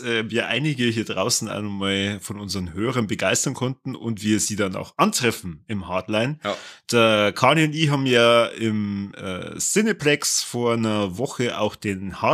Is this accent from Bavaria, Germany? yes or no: yes; Regensburg, Bavaria, Germany; Bin ich froh, dass ich gebürtiger Oberpfälzer bin.